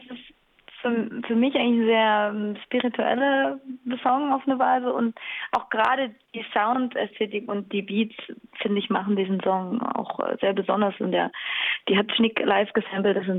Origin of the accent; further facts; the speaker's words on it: Jena, Thuringia, Germany; wir kommen ja beide aus Jena. Das heißt, wir sind eh Thüringer und das ist uns alles sehr vertraut. Also für uns ist es definitiv Heimat.